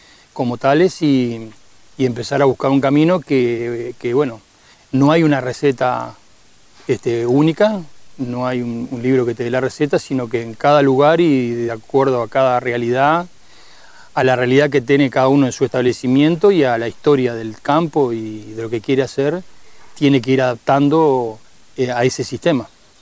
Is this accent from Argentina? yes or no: no; Montevideo, Uruguay; Soy de Montevideo, nací en Montevideo. Aquí mi familia paterna es de aquí de la zona y vine desde niño todos los años en las vacaciones a este lugar y lo adquirí como propio.